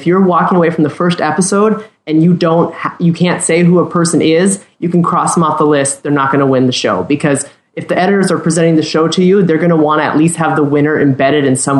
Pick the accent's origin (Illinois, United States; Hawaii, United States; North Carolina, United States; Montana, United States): Montana, United States; She's from Montana. I'm from Montana too.